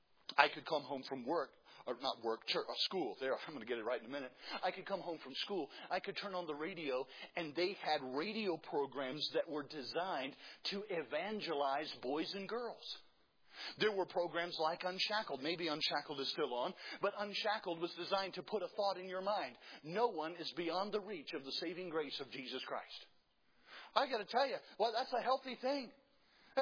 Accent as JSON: {"language": "English", "region": "South Carolina", "country": "United States", "tie": "born or raised there", "lives_now": "Mississippi, United States", "said": "I grew up in South Carolina. I live in Mississippi now, but I grew up in South Carolina."}